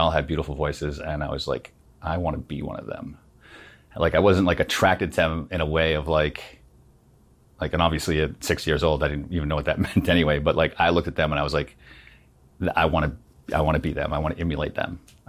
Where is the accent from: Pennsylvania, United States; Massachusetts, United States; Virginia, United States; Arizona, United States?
Massachusetts, United States; Saugus; Boston, Massachusetts. Well, Saugus, Massachusetts.